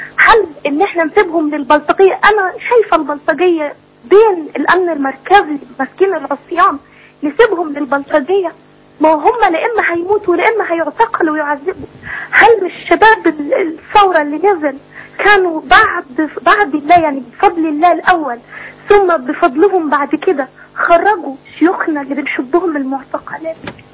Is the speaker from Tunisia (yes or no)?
no; Egypt; احنا مصريين